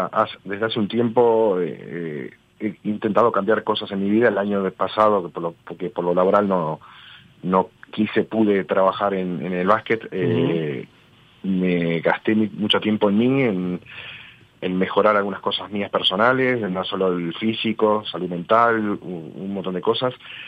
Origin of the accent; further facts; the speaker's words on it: Montevideo, Uruguay; now in Ciudad de la Costa, Uruguay; por más que soy montevideano